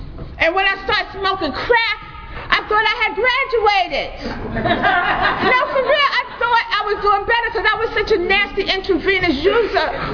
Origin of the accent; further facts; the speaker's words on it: Brooklyn, New York, United States; also born or lived in Darlington, South Carolina / Manhattan; because I'm originally from Darlington, South Carolina. However, I was raised in Brooklyn and in Manhattan.